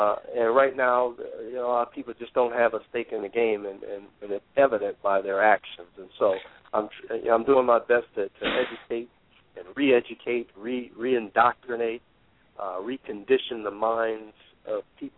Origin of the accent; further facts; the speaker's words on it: Connecticut, United States; Again, I grew up in Connecticut. I was born and raised here, graduate of one of the state universities, Southern Connecticut State University in New Haven, where Yale is also located.